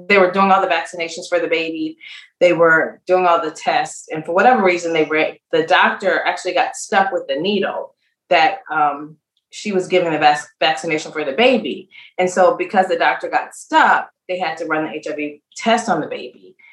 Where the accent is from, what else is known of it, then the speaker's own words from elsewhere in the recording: Georgia, United States; now in Maryland, United States; I think I live in Maryland, but I'm from Georgia. So I'm definitely a true Southern girl at heart. And just growing up in a small town in a small community